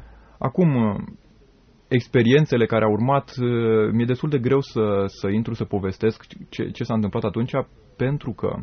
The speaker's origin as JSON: {"language": "Romanian", "town": "Roșiori de Vede", "region": "Teleorman", "country": "Romania", "also_born_or_lived": "Mehedinți / Craiova", "said": "Eu sunt din Roșiori de Vede, din Telorman. De fapt, acolo locuiesc părinții, sunt născut în Mehedinți. Și liceul am făcut în Craiova."}